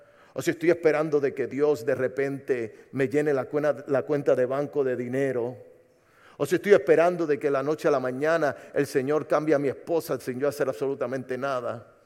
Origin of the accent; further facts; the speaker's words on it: Puerto Rico; Pero entiendo que soy puertorriqueño, no somos tan grandes.